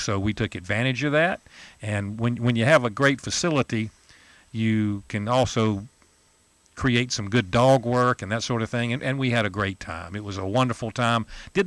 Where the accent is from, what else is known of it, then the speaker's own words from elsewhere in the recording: Greenville, South Carolina, United States; now in Greenwood, United States; Originally, I'm from Greenville, South Carolina. Spent most of my, I guess, early years up to around after college in Greenville, and then after that, the job market kind of took me away